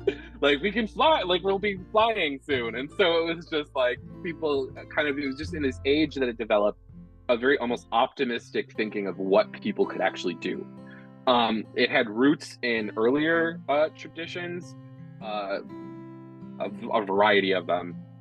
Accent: New York, United States; I grew up here in Western New York, and this is sort of like Lilydale's just a couple hours away, which is like basically the Vatican of spiritualism.

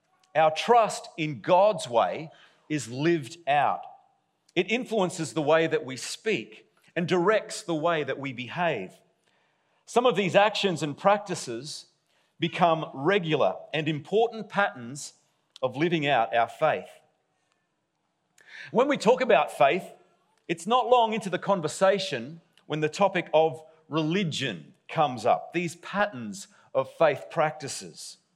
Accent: Roma, Queensland, Australia; I know, how un-Australian. A bit of a disappointment to my hometown of Roma, where the great legend of State of Origin, Artie Beetson, came from.

